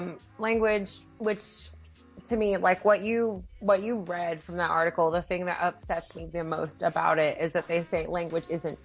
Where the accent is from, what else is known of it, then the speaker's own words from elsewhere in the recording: the South, United States; accent: Southern; My Southern accent might be different and confusing to them.